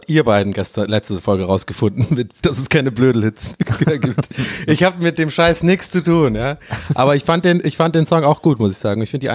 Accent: Berlin, Germany; dass ich habe null Bock auf die Nummer gerade als Berliner.

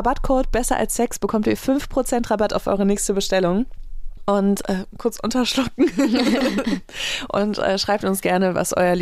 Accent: Saarbrücken, Saarland, Germany; born there; Weißt du, was das Witzige ist? Ich bin auch in Saarbrücken geboren.

